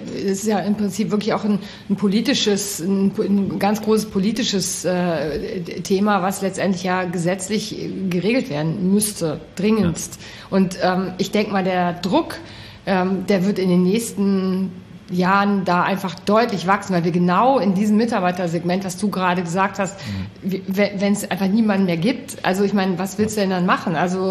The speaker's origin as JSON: {"language": "German", "region": "North Rhine-Westphalia", "country": "Germany", "said": "ich bin so ein Kind aus dem Siebengebirge"}